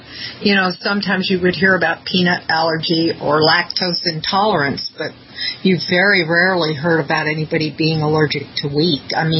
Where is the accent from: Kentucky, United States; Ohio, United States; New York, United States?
Kentucky, United States; I grew up in Kentucky, and back then, you know, vegetarian was unheard of.